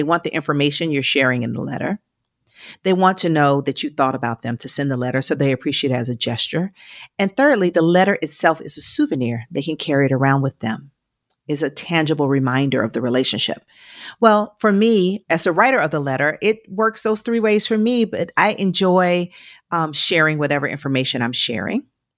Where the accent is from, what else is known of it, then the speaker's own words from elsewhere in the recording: Georgia, United States; Even though I'm from Georgia, I'm going to get bold and say IHOP for sure.